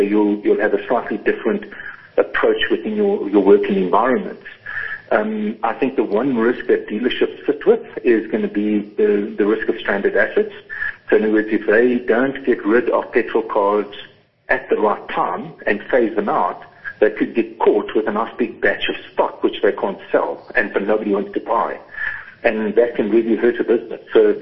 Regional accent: United Kingdom; I grew up in East London, in the Cambridge area, and there was a little mobile filling station there.

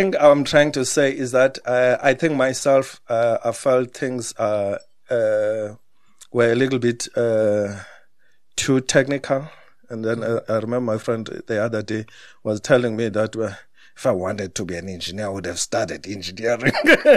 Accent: Queenstown, Eastern Cape, South Africa; born there; because I had traveled all the way from the Eastern Cape, and because I was born in Queenstown.

